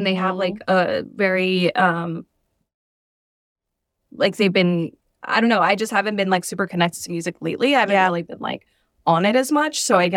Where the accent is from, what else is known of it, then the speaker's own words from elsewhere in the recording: Queens, New York, United States; I grew up in Queens.